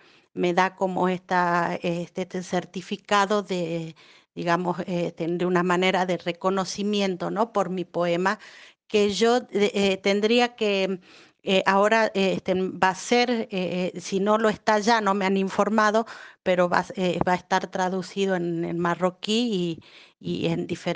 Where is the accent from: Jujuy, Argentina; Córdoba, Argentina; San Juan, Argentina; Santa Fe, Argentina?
Jujuy, Argentina; yo fui convocada como escritora argentina y escritora jujeña para participar.